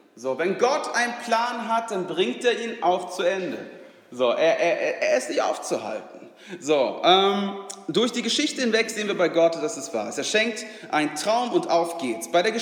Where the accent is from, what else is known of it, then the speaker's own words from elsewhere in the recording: Germany; das sage ich auch als Schwede, der so inkulturisiert ist, ne, der hier aufgewachsen ist und auch auf Deutsch denkt